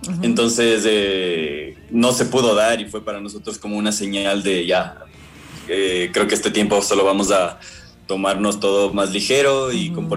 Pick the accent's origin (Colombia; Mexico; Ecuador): Ecuador; Quito, Pichincha; como nosotros somos de Quito, también era súper importante llenar afuera de nuestra ciudad